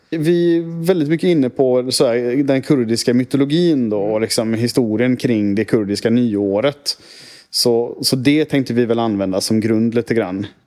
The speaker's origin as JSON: {"language": "Swedish", "country": "Sweden"}